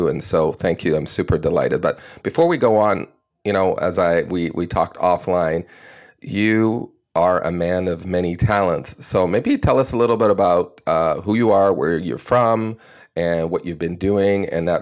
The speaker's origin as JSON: {"language": "English", "country": "Canada", "said": "And we know as a Canadian, we study about race history in the United States and slavery"}